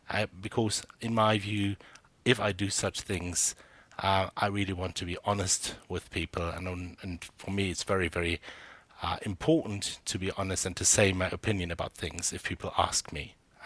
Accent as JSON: {"language": "English", "country": "Germany", "said": "originally I come from Germany, so I started my whole journey there with a computer"}